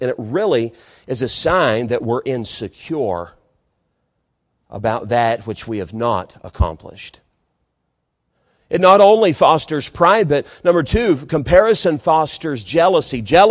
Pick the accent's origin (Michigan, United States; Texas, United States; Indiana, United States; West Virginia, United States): West Virginia, United States; Lost Creek; also born or lived in Beckley; I was born in Beckley at Raleigh County General Hospital. We moved up to the Lost Creek area when my dad got transferred. I was about 5 years old when all of that happened.